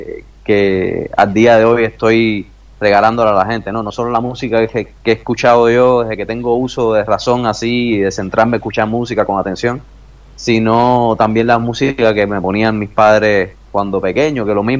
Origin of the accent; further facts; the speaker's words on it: Santa Clara, Villa Clara, Cuba; una casa de cultura que hay en Santa Clara, en mi ciudad natal